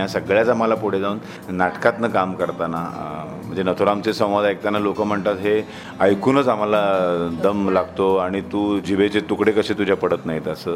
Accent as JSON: {"language": "Marathi", "town": "Miraj", "region": "Maharashtra", "country": "India", "tie": "born there", "said": "माझा जन्म मिरजेला झाला, म्हणजे साधारण बायका माहेरी जातात पहिल्या बाळणपणाला, त्यामुळे माझं मिरज हे आजोळ आहे, त्यामुळे तिथे माझा जन्म झाला."}